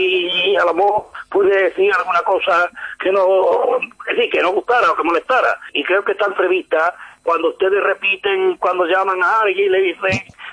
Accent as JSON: {"language": "Spanish", "region": "Catalonia", "country": "Spain", "said": "yo soy del Madrid y catalán."}